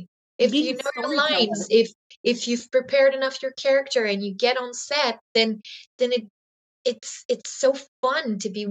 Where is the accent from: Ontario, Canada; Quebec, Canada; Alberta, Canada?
Quebec, Canada; Trois-Rivières; I'm not from an artist family at all. Like I come from Trois-Rivières and my dad is a computer engineer. My mom is a stay-at-home mom.